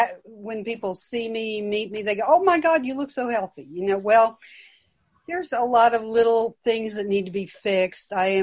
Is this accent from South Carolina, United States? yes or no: no; Austin, Texas, United States; I'm from Austin, Texas.